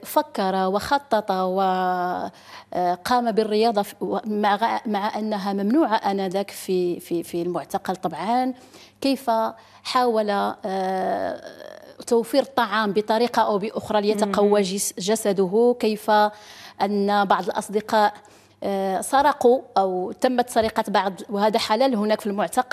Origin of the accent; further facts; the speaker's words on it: Morocco; لأننا أنا في الأول وبالآخر أنا مغربية